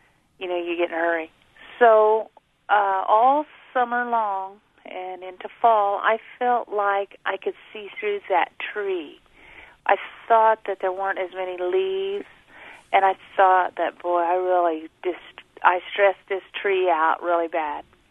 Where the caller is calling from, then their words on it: Hume, Illinois, United States; Hume, Illinois.